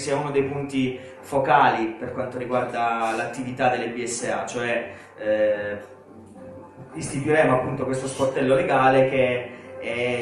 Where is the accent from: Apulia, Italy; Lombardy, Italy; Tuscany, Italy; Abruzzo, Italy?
Abruzzo, Italy; Io sono abruzzese e diciamo che sono quello che sono proprio perché vengo da dove vengo.